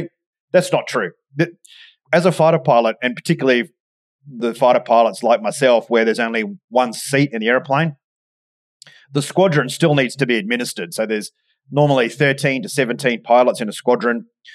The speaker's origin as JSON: {"language": "English", "country": "Australia", "also_born_or_lived": "United Kingdom", "accent": "Australian", "said": "And I flew, as my accent might give me away, in the Royal Australian Air Force. I lived in the United Kingdom."}